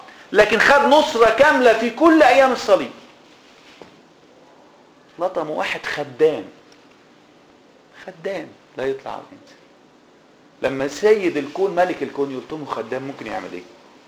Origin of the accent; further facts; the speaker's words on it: Egypt; المثل اللي عندنا في مصر بنقوله ايه؟